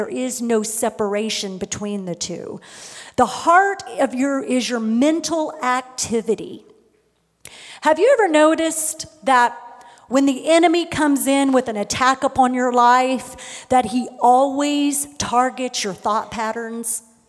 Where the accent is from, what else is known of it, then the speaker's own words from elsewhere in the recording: Oklahoma, United States; I'll admit, I was raised in Oklahoma, and everyone just says, well, bless their heart.